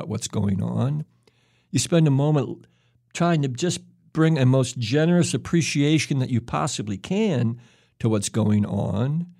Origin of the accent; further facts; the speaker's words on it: Greenville, Mississippi, United States; also born or lived in Illinois; I was born in Mississippi in 1951. I was sort of a ping pong ball between Illinois and Mississippi into my early teenage years. The first summer I was not allowed to go back to Greenville, Mississippi, was the summer of 1964